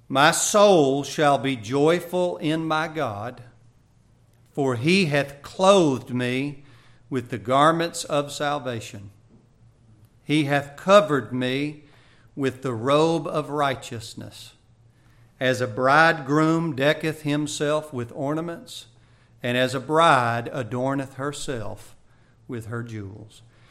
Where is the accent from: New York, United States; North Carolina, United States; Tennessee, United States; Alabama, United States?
Tennessee, United States; Nashville; I grew up in Nashville, and we'd go down to, my family lived in Louisiana.